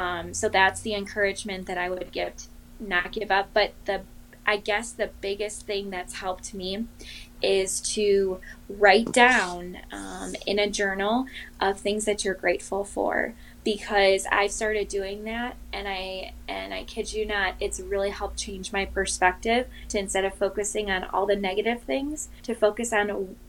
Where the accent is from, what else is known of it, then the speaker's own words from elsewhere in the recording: Milwaukee, Wisconsin, United States; I'm from Milwaukee, so I'm doing things in the Milwaukee area.